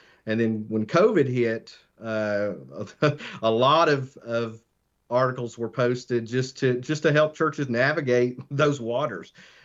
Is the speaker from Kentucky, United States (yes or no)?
yes; Kentucky, United States; And then came back home to Pike County. I'm originally from Pike County.